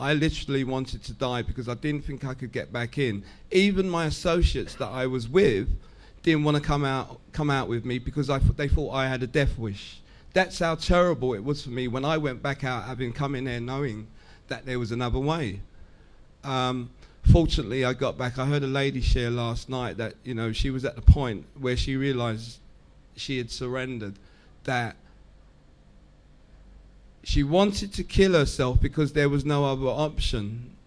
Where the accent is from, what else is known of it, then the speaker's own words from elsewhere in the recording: London, United Kingdom; I come from London